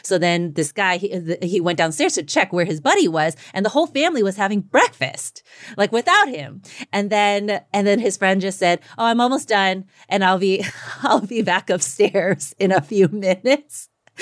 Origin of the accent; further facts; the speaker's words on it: the South, United States; okay, I'm Chinese American, you know, but also I grew up in the South. So there's a lot of Southern hospitality